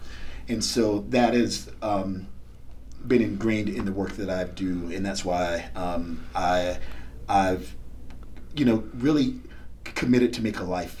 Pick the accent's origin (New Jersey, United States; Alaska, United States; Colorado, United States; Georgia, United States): Georgia, United States; Augusta; So I'm originally from Augusta, Georgia, born and raised in Augusta, Georgia. I currently live in the Atlanta area.